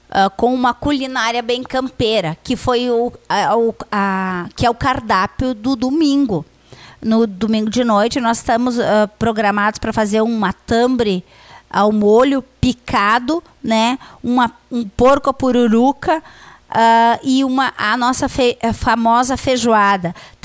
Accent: Rio Grande do Sul, Brazil; ah, eu sou gaúcho, eu não só moro no Rio Grande, mas eu cultivo as tradições aí do meu pago.

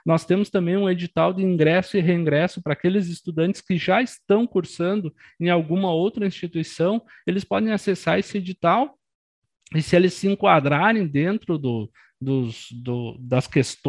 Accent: Espumoso, Rio Grande do Sul, Brazil; also born or lived in Santa Maria; Saí de Espumoso, tive que ir para Santa Maria, trabalhar em Santa Maria, para ter um meio de subsistência, para daí conseguir cursar engenharia.

